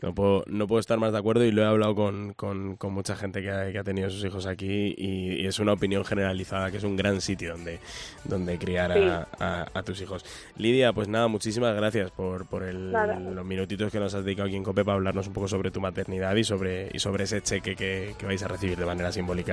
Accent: Teruel, Aragon, Spain; porque yo no soy de aquí, digo, voy a empadronarme a ver si me lo dan el aunque sea el yo soy de Teruel, aunque sea

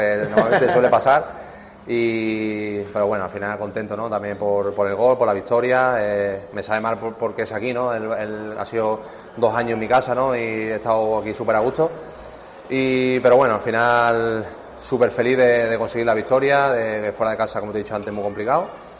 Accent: Málaga, Andalusia, Spain; jugar en el Málaga. Al final equipo de mi tierra, de mi ciudad, y para mí es un orgullo.

